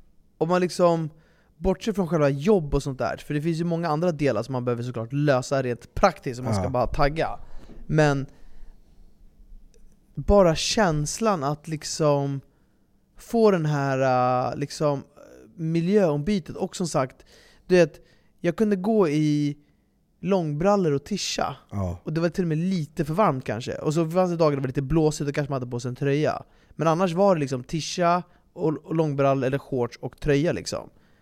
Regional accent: Sweden; För jag är ju svensk.

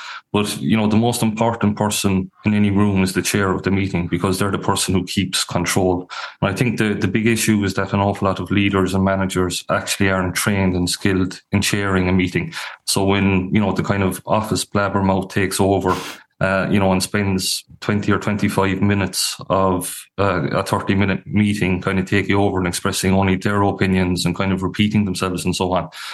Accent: Ireland; But I think traditionally, as Irish people, we don't like to insult anyone.

